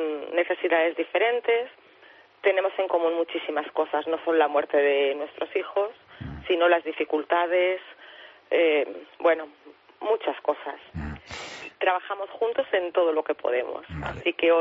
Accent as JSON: {"language": "Spanish", "town": "Huesca", "region": "Aragon", "country": "Spain", "said": "Curiosamente, somos de Huesca"}